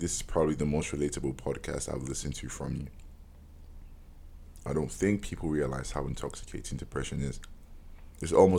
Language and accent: English; Ibadan, Oyo, Nigeria; now in Lagos, Nigeria; my parents actually live in Ibadan. Like, that's where I'm from. I'm from Oyo State, right? I'm proudly from Oyo State. And my parents don't live in Lagos with me, they live in Ibadan. But I'm here with my brother, right?